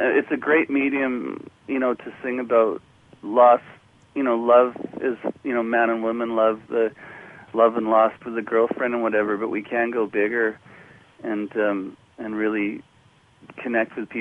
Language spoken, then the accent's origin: English; Canada; from Canada